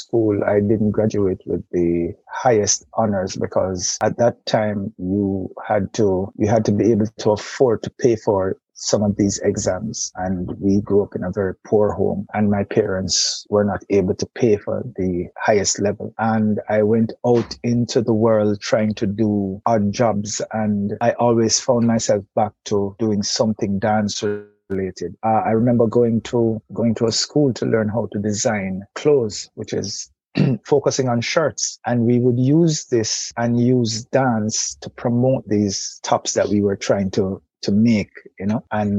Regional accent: Kingston, Jamaica; Okay, I grew up in the Mullines Road area. And this is what you'd almost call almost in the heart of Kingston.

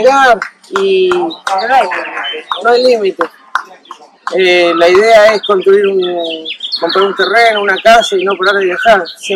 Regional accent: Argentina; Ciudadanos del mundo, ¿no? Somos argentinos y tenemos buenas tradiciones.

